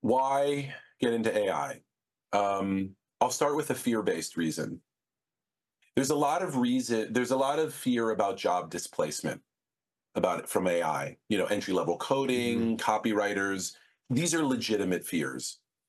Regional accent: Philadelphia, Pennsylvania, United States; But a lover of baseball, when I grew up in Philadelphia.

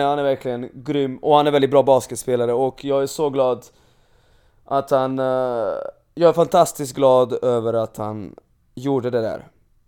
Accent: Serbia; Jag född och uppvuxen i Serbien.

